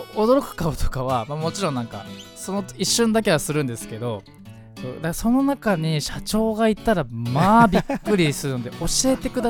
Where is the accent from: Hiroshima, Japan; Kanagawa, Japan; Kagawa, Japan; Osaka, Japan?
Kanagawa, Japan; Fujisawa; この番組は藤沢出身の俳優タレントとして活動する